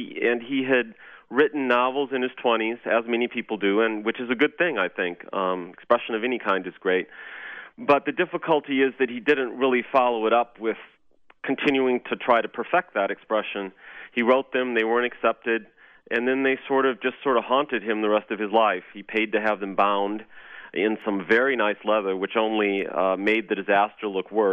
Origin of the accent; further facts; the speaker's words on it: Iowa, United States; now in New York, United States; I say I'm from Iowa, they say Idaho, and then I say, no, Iowa